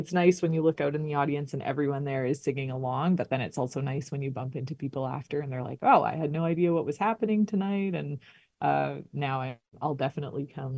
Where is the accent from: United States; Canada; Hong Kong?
Canada; Minaki, Ontario; I grew up in Manaki. So I remember we did have one fire in the we did have one forest fire that kind of shut down the road between Manaki and Kenora when I was in high school.